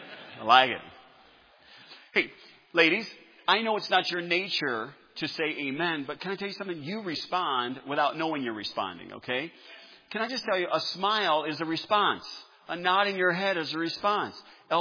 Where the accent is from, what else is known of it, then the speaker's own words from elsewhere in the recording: Chicago, Illinois, United States; I'm a northerner. I'm from Chicago. I mean, just that area.